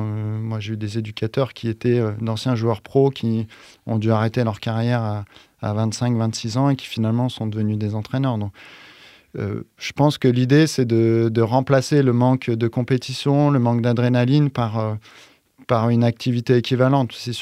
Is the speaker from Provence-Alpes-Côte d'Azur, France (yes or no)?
no; Bâgé, Auvergne-Rhône-Alpes, France; puisque je suis originaire donc de Bagé, qui est juste à côté de Feyant.